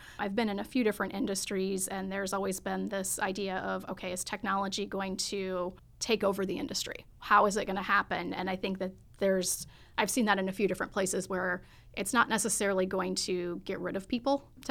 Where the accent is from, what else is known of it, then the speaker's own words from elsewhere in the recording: Green, Iowa, United States; now in Chicago, United States; I grew up in Iowa, north central part of Iowa, or as I like to say, kind of almost middle of nowhere, probably about 2 hours from where most people know, but small little town called named Green.